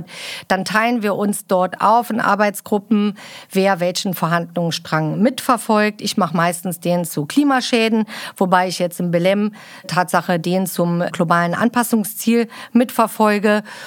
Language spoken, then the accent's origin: German; Saarland, Germany; accent: Saarland dialect; Auch mein saarländischer Dialekt?